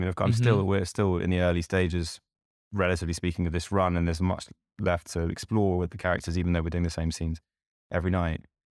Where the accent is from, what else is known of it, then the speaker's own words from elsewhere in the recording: London, United Kingdom; Because as a Londoner, yeah, you kind of think that maybe London is the center of the world.